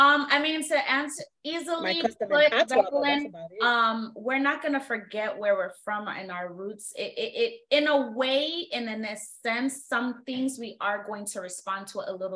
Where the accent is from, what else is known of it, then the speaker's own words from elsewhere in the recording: Nigeria; I'm never going to stop being Nigerian. I'm never going to stop being African.